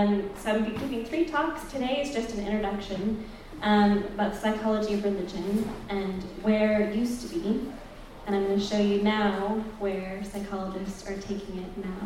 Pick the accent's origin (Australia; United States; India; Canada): United States; San Jose, California; I'm American, North American. I'm from the US and from the little state of California. And I'm actually from this little bit. It's a place called San Jose.